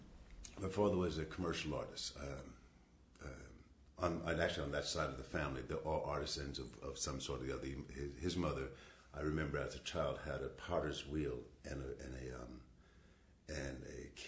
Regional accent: New Jersey, United States; also born or lived in New York; So I was born in New York, but raised in New Jersey, but it was always, you know, trying to get back to the city, you know.

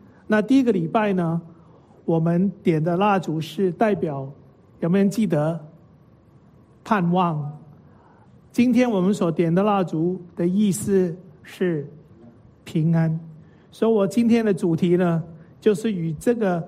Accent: Hong Kong; also born or lived in Taiwan; 我在香港出生，在香港长大

